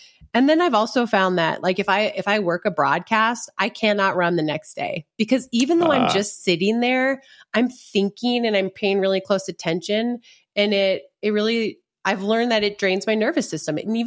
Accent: Minnesota, United States; I'm from Minnesota

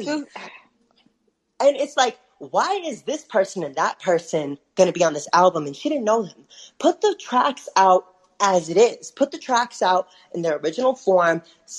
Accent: Detroit, Michigan, United States; I'm a huge fan. I'm from Detroit.

